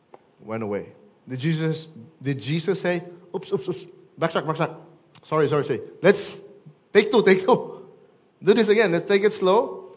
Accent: Philippines; now in United States; I'm Chinese, but I'm Filipino at heart. I didn't want to become a U.S. citizen, but I had to. When I took oath, I cried.

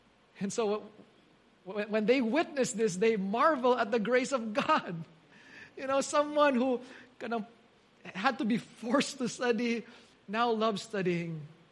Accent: Manila, Metro Manila, Philippines; so we went back to Manila because we're originally from Manila

